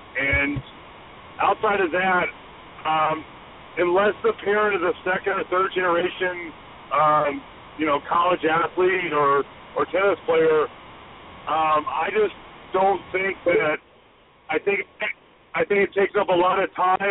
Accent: Evansville, Indiana, United States; I grew up in Evansville, Indiana, and right now it's a town of about 300,000 in the surrounding areas.

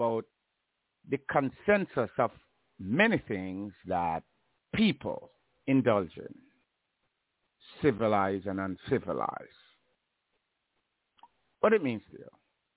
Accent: Jamaica; And, of course, I think of my growing up in Jamaica, and it is all church.

